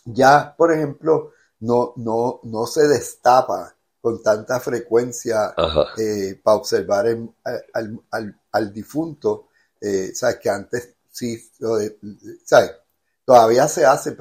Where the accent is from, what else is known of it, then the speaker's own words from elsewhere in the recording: Puerto Rico; como los puertorriqueños en alguna medida nos emocionamos.